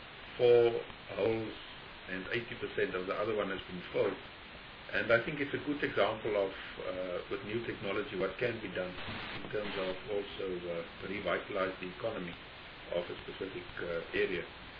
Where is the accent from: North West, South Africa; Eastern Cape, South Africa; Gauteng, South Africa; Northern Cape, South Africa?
Northern Cape, South Africa; but he's from the Free State, and I'm from the Northern Cape.